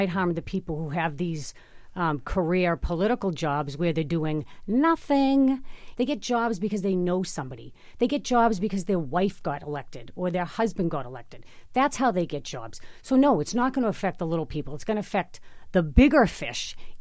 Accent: Boston, Massachusetts, United States; That's how I grew up. I grew up in Mission Hill. We had every flavor in my class.

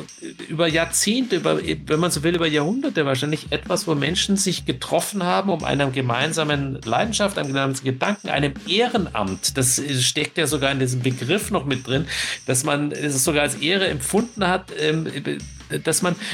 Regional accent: Kulmbach, Bavaria, Germany; in meiner Heimat in Kulmbach in der Stadthalle

